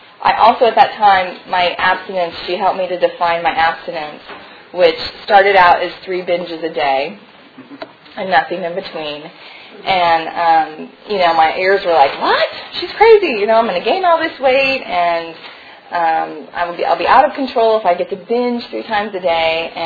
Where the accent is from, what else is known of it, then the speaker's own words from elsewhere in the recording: San Diego, California, United States; I'm from San Diego. I went to my first meeting there